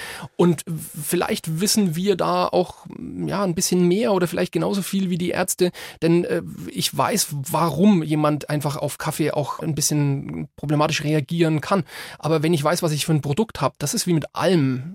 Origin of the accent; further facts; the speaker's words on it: Bavaria, Germany; Das ist meine Heimat, da komme ich ursprünglich her.